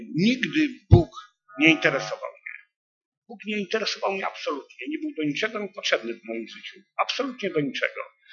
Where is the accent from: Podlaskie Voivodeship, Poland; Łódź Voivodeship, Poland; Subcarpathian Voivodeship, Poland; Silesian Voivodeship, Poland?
Łódź Voivodeship, Poland; Kutno; pochodzę z Kutna, mam 64 lata.